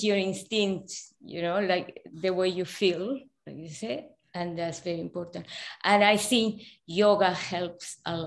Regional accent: Peru; because I grew up in Peru, so.

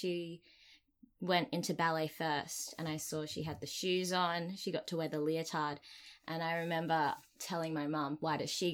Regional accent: Queensland, Australia; I grew up in Australia, in Queensland, and I've been dancing for most of my life from the age of 3.

